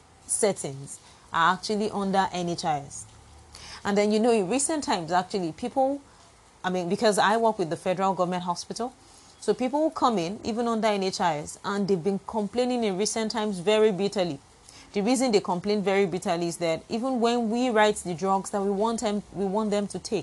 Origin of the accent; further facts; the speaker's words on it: Nigeria; your health, my health as a Nigerian, is really not a priority to the government.